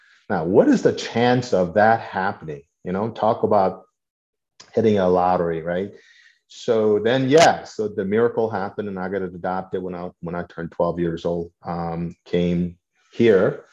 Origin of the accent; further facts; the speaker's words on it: South Korea; I was born and raised in South Korea. My father is African American and my mother is Korean.